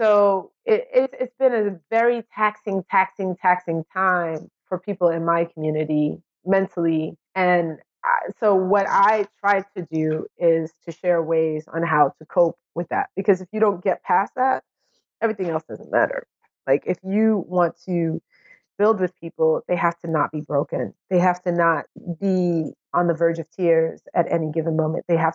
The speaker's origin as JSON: {"language": "English", "region": "New York", "country": "United States", "said": "My introduction to Donald Trump as a New Yorker was the Central Park Five."}